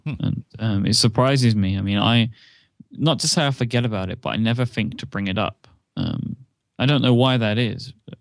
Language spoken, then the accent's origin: English; United Kingdom; It's maybe because I'm a British person